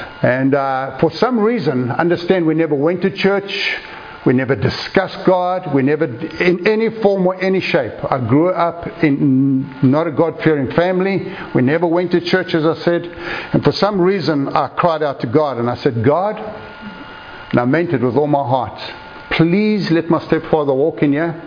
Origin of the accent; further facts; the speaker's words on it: South Africa; moved away as an adult; now in United States; We moved to America in 2003, as I said. We grew up in South Africa.